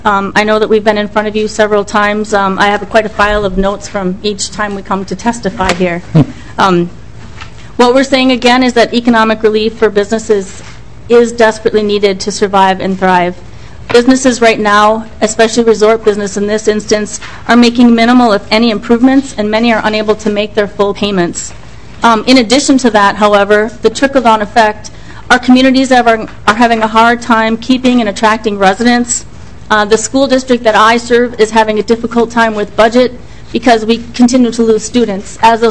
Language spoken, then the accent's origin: English; Minnesota, United States; I grew up on the Iron Range. So that area is definitely hurting. Talk about jumping from the frying pan into the fire. I'm now a Mille Lacs business owner.